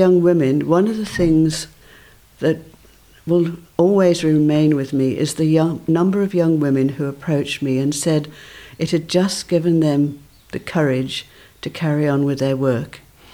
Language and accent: English; England, United Kingdom; moved away as an adult; now in South Africa; I'm from England.